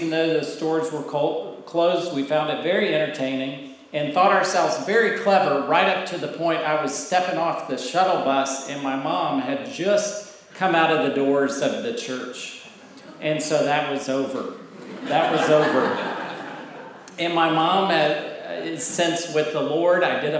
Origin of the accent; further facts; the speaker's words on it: Dallas, Texas, United States; I grew up in Dallas.